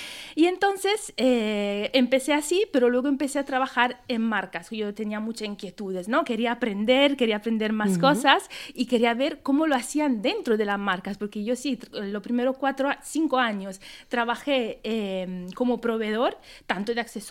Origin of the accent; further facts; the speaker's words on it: Italy; Spanish is a second language; now in Spain; En Italia, que soy italiana, pero bueno, en España llevo 5 años.